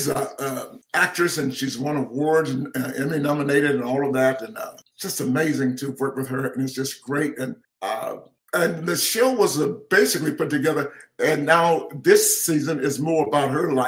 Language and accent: English; Atlanta, Georgia, United States; I grew up as a black kid, okay? I grew up in Atlanta, Georgia.